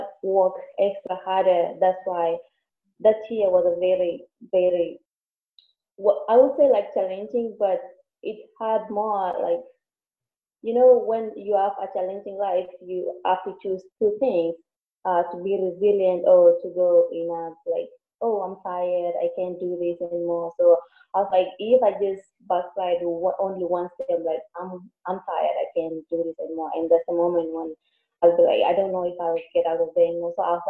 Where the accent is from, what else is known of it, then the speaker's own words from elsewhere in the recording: Kenya; moved away; Okay, so when I came from Kenya, I was pregnant, but I didn't know about that.